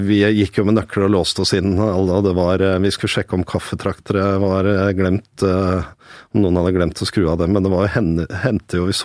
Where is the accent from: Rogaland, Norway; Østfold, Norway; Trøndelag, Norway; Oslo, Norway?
Oslo, Norway; 500 meter fra der jeg vokste opp, men den delen Høybråten var liksom et gammelt sånn villastrøk, arbeidestrøk, veldig mye jernbanefolk som bodde